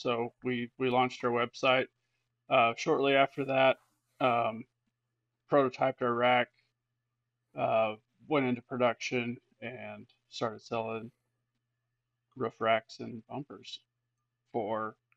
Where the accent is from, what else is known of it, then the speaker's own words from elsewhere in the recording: Texas, United States; And I grew up in the Texas Panhandle, and I have seen my share of ranch hand bumpers